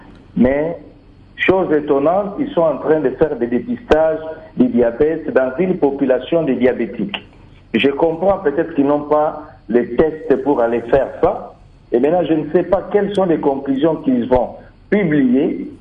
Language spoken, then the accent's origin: French; DR Congo; chez nous, en RDC, on est en train de faire des copier-coller